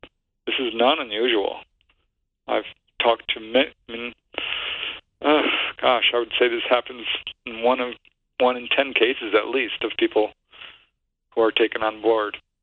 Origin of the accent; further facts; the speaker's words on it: Topanga Canyon, California, United States; which turned out to be my hometown